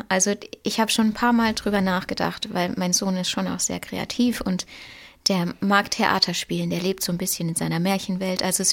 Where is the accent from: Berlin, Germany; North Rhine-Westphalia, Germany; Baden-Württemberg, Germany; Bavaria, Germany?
Baden-Württemberg, Germany; Moos; Ich komme vom Bodensee aus Moos.